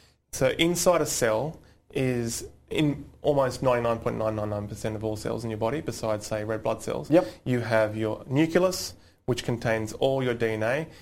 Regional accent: Scotland, United Kingdom; I'm Scottish.

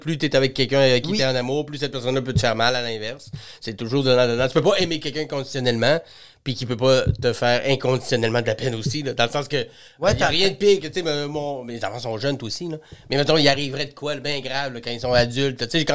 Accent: Saguenay, Quebec, Canada; Du Saguenay.

